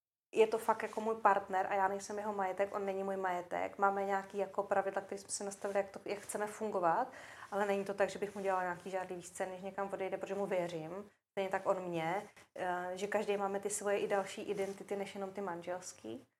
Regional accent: Vysočina Region, Czechia; já jsem se přivdala z Vysočiny do rodiny Moraváků, kteří jsou fakt echt moravský

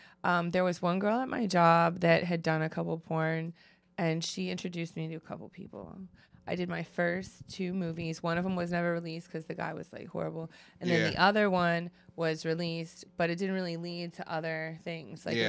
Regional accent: Cincinnati, Ohio, United States; It's because like I'm originally from Cincinnati, which borders Kentucky, and I didn't have a car.

